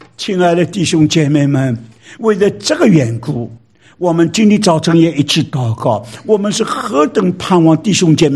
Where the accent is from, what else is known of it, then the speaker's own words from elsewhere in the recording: China; 我是一个中国人